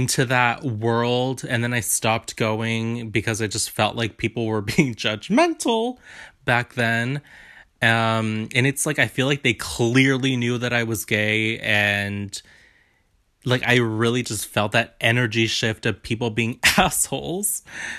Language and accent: English; United Kingdom; But, like, being white, being British, being young, it all fucking worked.